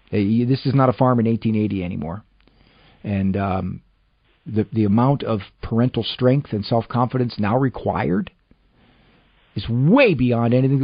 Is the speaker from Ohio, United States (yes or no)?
yes; Massillon, Ohio, United States; Marine from Massillon, Ohio, my hometown turf.